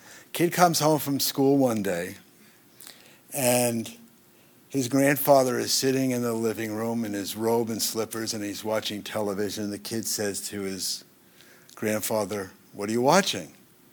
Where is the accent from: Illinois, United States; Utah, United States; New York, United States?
New York, United States; Brooklyn; Okay, I was born in Brooklyn. I'm always on the wrong side of the tracks.